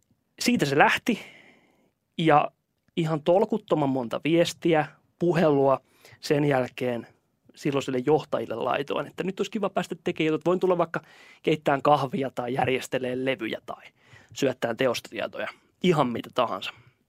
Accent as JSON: {"language": "Finnish", "town": "Ikaalinen", "region": "Pirkanmaa", "country": "Finland", "tie": "born or raised there", "said": "Eli kanava oli tuttu ja Ikaalisista, kun olen kotoisin, niin aina kun mentiin keskustaan"}